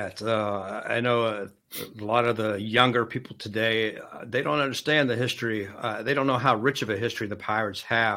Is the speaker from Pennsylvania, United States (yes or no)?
yes; Pittsburgh, Pennsylvania, United States; And growing up in Pittsburgh, we were spoiled.